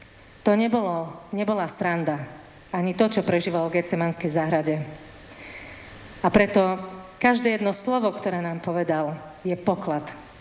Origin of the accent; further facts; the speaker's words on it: eastern Slovakia, Slovakia; accent: East Slovak; chcem sa ospravedlniť za môj východňarský prízvuk tým, ktorí budú počúvať na západe napríklad